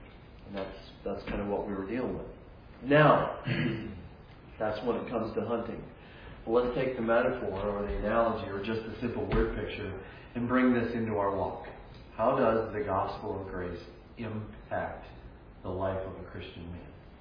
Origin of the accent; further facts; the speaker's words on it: Pennsylvania, United States; Because I'm from Pennsylvania, and because we have hunting camps